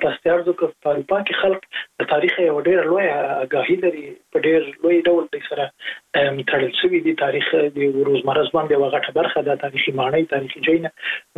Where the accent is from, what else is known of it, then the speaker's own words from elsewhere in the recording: Jalalabad, Nangarhar, Afghanistan; زه په جلال آباد کې لوی سوې